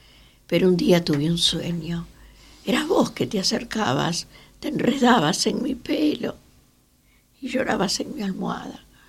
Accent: Argentina; yo soy argentina de muchas generaciones y más del 56% de los argentinos tenemos antepasados aborígenes.

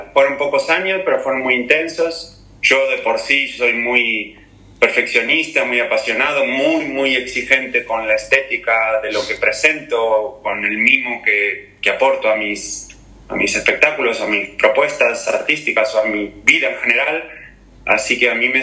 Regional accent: Argentina; que tampoco me vibra como argentino que soy

